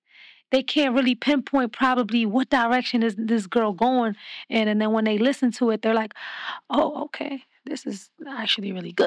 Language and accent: English; Queens, New York, United States; I mean, I love … I'm from Queens. Like, I love